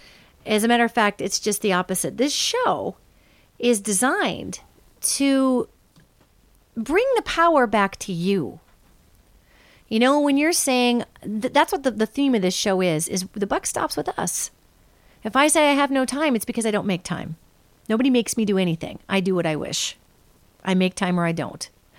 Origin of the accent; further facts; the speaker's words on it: Northern United States, United States; Now, I'm a Northerner, so I'm going to speak from a Northerner's perspective